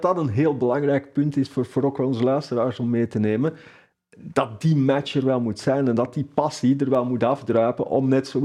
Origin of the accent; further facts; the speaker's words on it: Netherlands; Ik ben van Nederland. Ja.